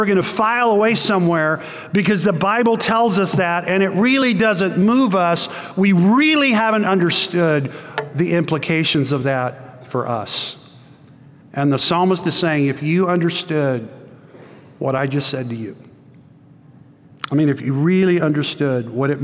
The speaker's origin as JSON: {"language": "English", "country": "New Zealand", "tie": "born there", "said": "That's a very special team to me because I was born in New Zealand."}